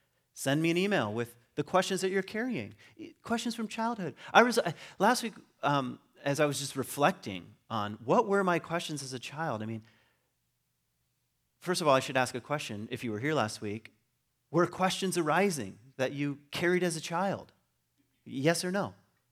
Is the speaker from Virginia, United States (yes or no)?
yes; Virginia, United States; Because I'm not from West Michigan, so I'm from Virginia, where maybe some hatred was more permissible.